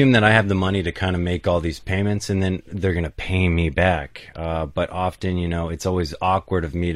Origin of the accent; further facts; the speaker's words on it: United States; moved away; You know, as an American, sometimes when I go back to the States, people ask me to pick up some stuff.